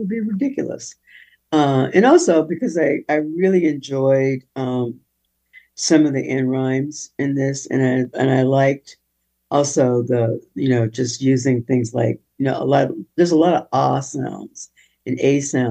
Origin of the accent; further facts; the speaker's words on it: Arkansas, United States; And I grew up, as I grew up in Arkansas